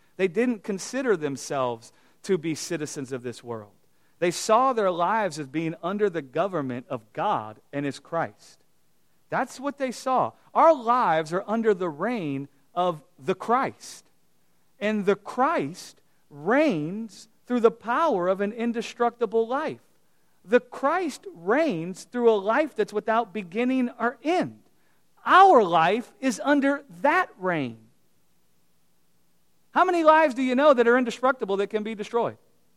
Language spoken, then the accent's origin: English; United States; I'm thinking about the life that's in America because I'm from America.